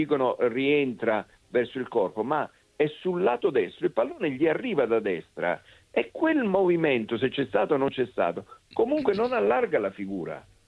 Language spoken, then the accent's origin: Italian; Naples, Campania, Italy; Io la vedo da napoletano come a te